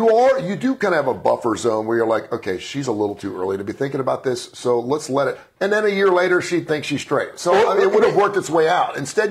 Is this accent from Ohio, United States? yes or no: yes; Cincinnati, Ohio, United States; Now, I was from Cincinnati. We had 3 months off.